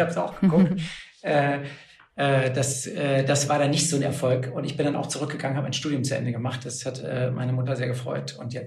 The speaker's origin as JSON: {"language": "German", "region": "Berlin", "country": "Germany", "tie": "born or raised there", "also_born_or_lived": "Japan", "said": "Ich bin hier in Berlin aufgewachsen und dann nach Fallen da gezogen"}